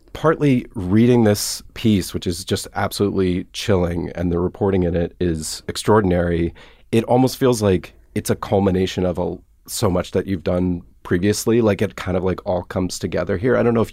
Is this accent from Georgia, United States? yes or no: yes; Atlanta, Georgia, United States; I'm from Atlanta. It's a huge festival.